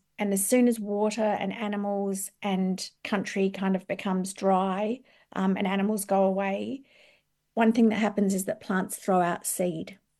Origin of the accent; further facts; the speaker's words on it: New South Wales, Australia; other community members who are Barkindji like me. So we're from Western New South Wales.